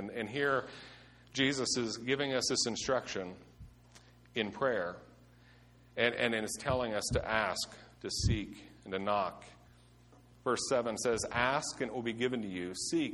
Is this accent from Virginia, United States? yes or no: no; Pennsylvania, United States; I grew up in Western PA, so I can say this.